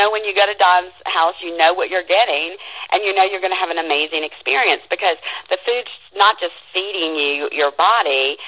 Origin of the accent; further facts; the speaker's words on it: Baton Rouge, Louisiana, United States; moved away as an adult; also born or lived in New York / New Orleans; now in Los Angeles, United States; when I grew up in Baton Rouge, and I had moved to New York, and I met my New Yorker fiance, and we moved back to New Orleans in 1992.